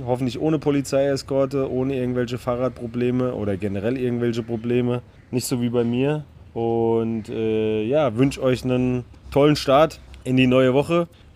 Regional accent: Hesse, Germany; born or raised there

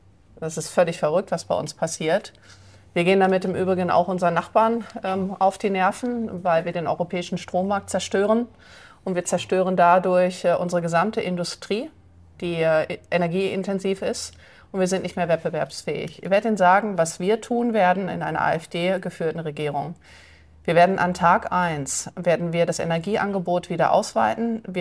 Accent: Germany; meine vornehmliche Aufgabe ist, meine Heimat, die Bundesrepublik Deutschland, die ich liebe und der ich dienen möchte, wieder vom Kopf auf die Füße zu stellen

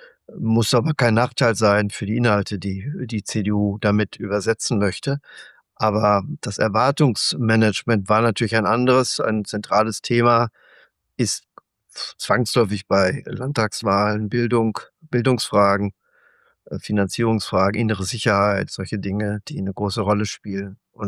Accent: North Rhine-Westphalia, Germany; sie ist eben eine Westfälin, ne? Insofern Landsmännin von mir

